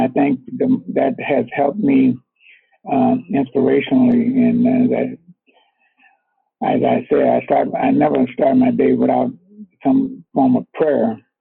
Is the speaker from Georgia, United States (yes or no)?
no; Chicago, Illinois, United States; also born or lived in the South; And I've always thought I was born in the South, but I didn't actually grow up in the South. My folks came to Chicago when I was about 7 years old.